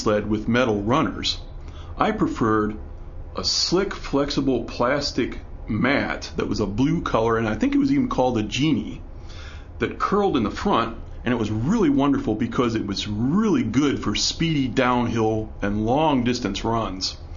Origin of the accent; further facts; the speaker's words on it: Elmore, Ohio, United States; also born or lived in Fremont; I was born in 1962 in Fremont, which is in Sandusky County, Ohio, but I consider my hometown to be Elmore, which is in Ottawa County. I lived in the same house in Elmore for the first 22 years of my life.